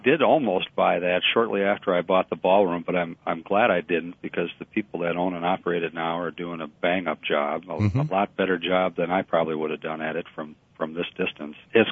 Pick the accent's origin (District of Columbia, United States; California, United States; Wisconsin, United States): Wisconsin, United States; Somerset; also born or lived in Janesville; now in Minneapolis, United States; I live in Minneapolis, but I grew up in Wisconsin, born in Janesville, raised in Somerset